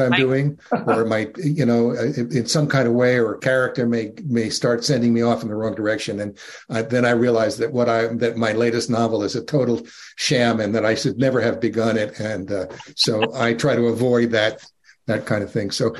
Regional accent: New Jersey, United States; I'm a kid from the suburbs of northern New Jersey.

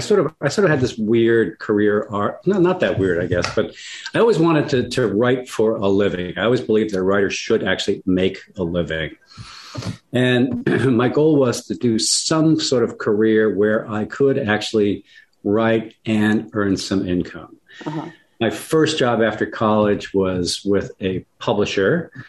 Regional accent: Freeport, New York, United States; Well, I wish I'd grown up in New York City. I grew up on Long Island, Freeport, Long Island.

